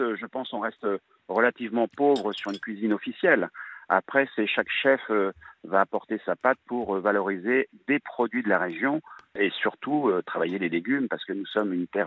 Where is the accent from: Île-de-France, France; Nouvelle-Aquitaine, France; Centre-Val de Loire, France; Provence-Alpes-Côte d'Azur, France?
Centre-Val de Loire, France; Chartres; now in Tours, France; moi je suis originaire de Chartres, et quand je suis arrivé à Tours